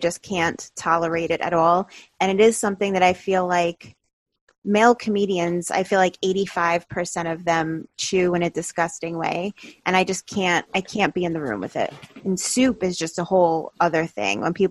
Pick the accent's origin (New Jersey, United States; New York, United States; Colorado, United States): New York, United States; No, I'm from New York. I live in Staten Island.